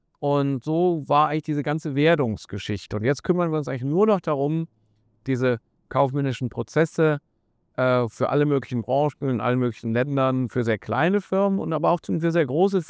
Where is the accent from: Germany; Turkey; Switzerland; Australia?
Germany; wie man ja unschwer hört, bin ich Deutscher. Ich bin aber auch grundsätzlich mal, glaube ich, europäisch geprägt.